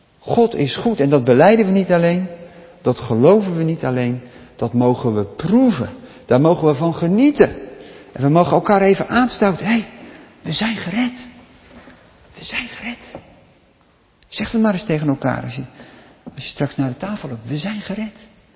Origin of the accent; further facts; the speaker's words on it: Katwijk, South Holland, Netherlands; Ik herken dat wel, ik kom uit Katwijk.